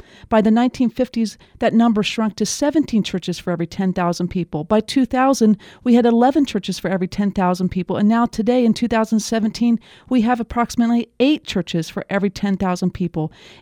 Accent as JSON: {"language": "English", "region": "Ohio", "country": "United States", "tie": "born or raised there", "said": "I've always heard growing up in the Midwest, because I'm actually from Ohio, that we live in the Bible Belt."}